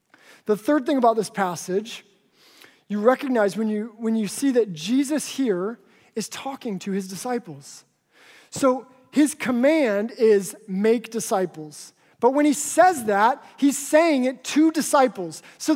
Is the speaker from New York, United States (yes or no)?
no; Seattle, Washington, United States; So for me, growing up around Seattle in the 1990s, that meant … alternative